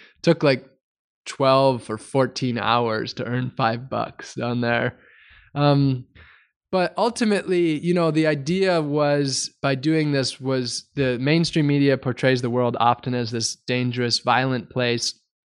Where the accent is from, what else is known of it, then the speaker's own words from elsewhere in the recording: United States; As an American, generally the idea is don't depend on anyone else for anything, be independent, earn everything.